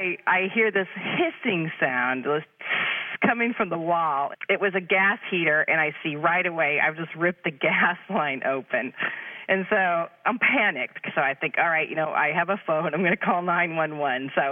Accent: St. Louis, Missouri, United States; I'm from St. Louis, Missouri.

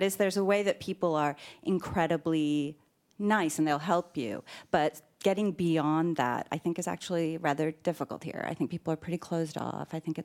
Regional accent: Hawaii, United States; So I am not from here. I grew up in Hawaii.

